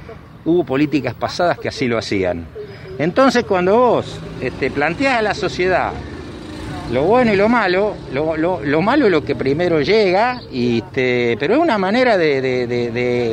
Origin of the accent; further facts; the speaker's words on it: Venado Tuerto, Santa Fe, Argentina; Yo soy de Venado Tuerto